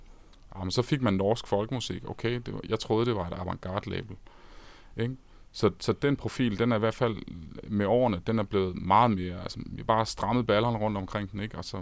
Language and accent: Danish; Esbjerg, Region of Southern Denmark, Denmark; born there; now in Copenhagen, Denmark; Ja, vi er født i Esbjerg. Og så er vi blevet københavnere.